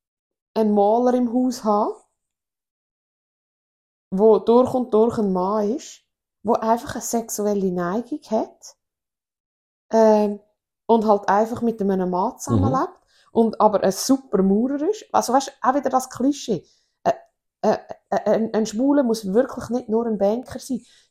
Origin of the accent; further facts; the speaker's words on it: Switzerland; ich bin in Singen aufgewachsen